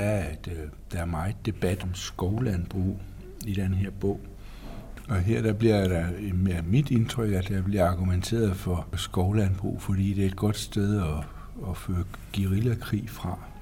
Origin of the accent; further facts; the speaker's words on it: Region of Southern Denmark, Denmark; og jeg er vokset op nede på Als i Sønderjylland, ikke på et landbrug